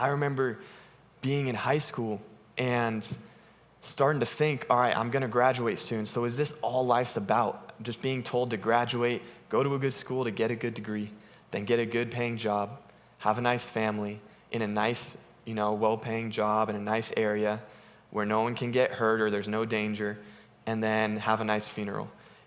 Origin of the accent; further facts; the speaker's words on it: California, United States; I grew up in the Bay Area, and it was a very self-sufficient, driven city and culture.